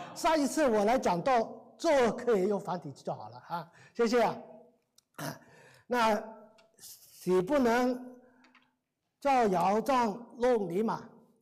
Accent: Guangdong, China; Chinese is a second language; 我原来不是讲普通话的，原来我是广东人，不过呢，后来我特别去，谢谢，特别去学普通话

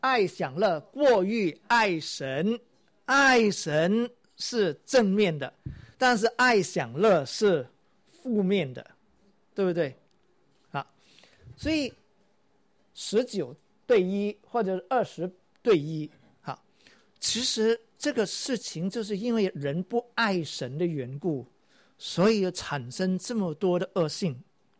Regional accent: Guangdong, China; 麻雀，我们广东人就知道了，什么叫做荷花雀

